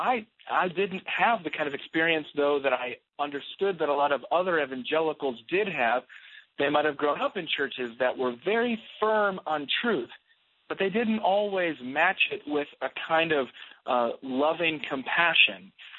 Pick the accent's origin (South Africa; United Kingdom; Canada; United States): United States; South Dakota; Growing up on the Great Plains, growing up in South Dakota, I grew up in a church that was in the mainline Protestant tradition